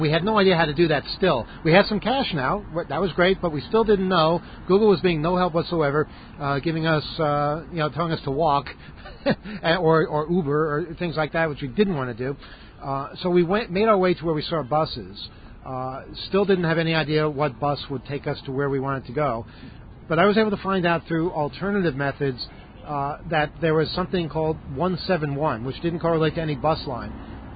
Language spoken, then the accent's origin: English; New York, United States; I just said I'm from New York, and you're from Seattle